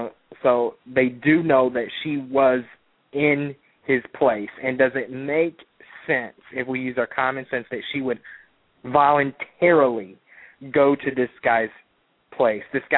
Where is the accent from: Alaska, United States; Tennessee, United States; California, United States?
Tennessee, United States; in my home state of Tennessee